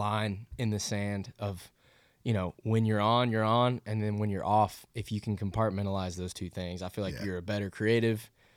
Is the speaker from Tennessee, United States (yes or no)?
yes; Nashville, Tennessee, United States; like most people in Nashville, you hit a point where you're like, man, I don't know if I want to be in my hometown.